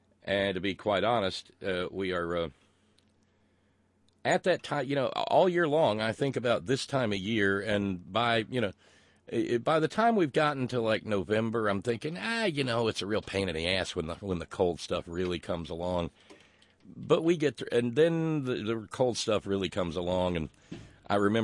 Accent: the South, United States; And growing up in the South, well, there were a lot of years of just watching them lose and lose and lose and lose.

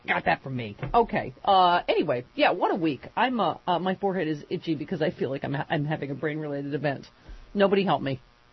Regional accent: Buffalo, New York, United States; It's just, I know, because I grew up in Buffalo.

